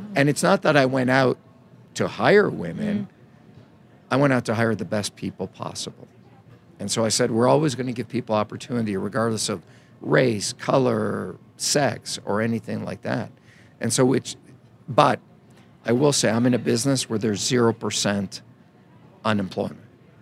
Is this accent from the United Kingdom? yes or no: no; Canada; now in United States; I'm not American. Mm. I'm Canadian. I'm Croatian. I live in America. I live in London. I live in Australia.